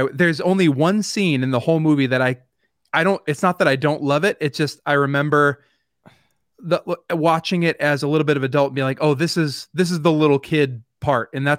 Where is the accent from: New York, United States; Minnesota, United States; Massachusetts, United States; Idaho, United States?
Massachusetts, United States; I'm from Massachusetts. It's basically the tropics to us